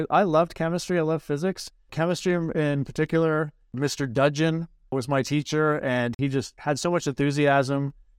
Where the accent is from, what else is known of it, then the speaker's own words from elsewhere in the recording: Owen Sound, Ontario, Canada; I love growing up in Owen Sound. It's a relatively small town, sort of two big high schools.